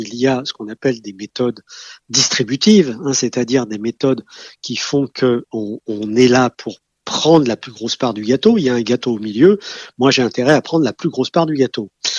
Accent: France; Parce que vous comprenez, nous sommes Français. Nous aimons être détendus à table

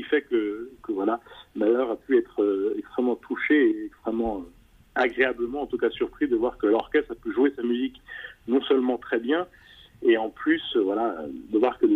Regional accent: Paris, Île-de-France, France; also born or lived in Vienna; now in Amsterdam, Netherlands; je suis parisien, donc je suis né à Paris, j'ai grandi et étudié à Paris.

